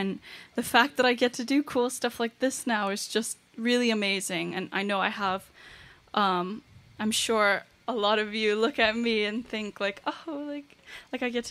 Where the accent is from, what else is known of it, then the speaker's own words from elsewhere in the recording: Iceland; also born or lived in United States; growing up in Iceland was just, you know, it was fun, but I was like, you know, I had grown up partially in America and I was half Chinese